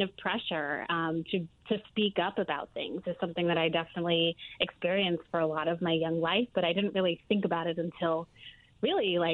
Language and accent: English; Hamden, Connecticut, United States; That is right. I grew up in Hamden. I was born in New Haven. I lived in West Haven for a little while.